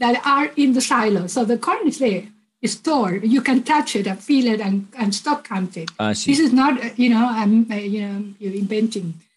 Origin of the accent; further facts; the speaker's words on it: Uruguay; As you know, I'm originally from Uruguay.